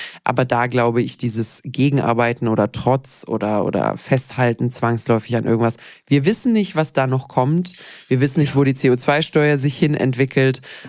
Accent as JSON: {"language": "German", "region": "Baden-Württemberg", "country": "Germany", "said": "Also Essen, ich bin ja Schwabe"}